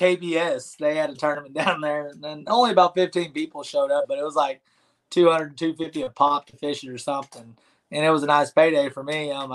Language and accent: English; Texas, United States; I'm a small town guy. I grew up in East Texas. If you can't tell by my voice, I'm kind of a little bit of a hick.